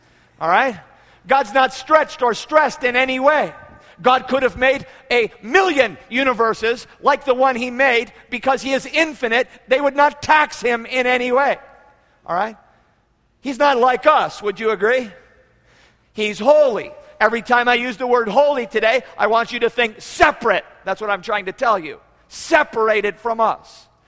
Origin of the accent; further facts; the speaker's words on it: Canada; Well, being Canadian, this is very riveted into my mind.